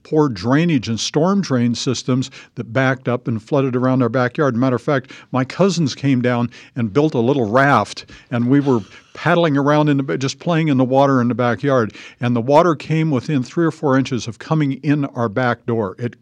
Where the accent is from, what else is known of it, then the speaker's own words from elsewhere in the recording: Gold Hill, Oregon, United States; also born or lived in Klamath Falls; I grew up in Oregon. I was born in Klamath Falls. We moved to the Rogue Valley in 1951, and I was just a little kid then.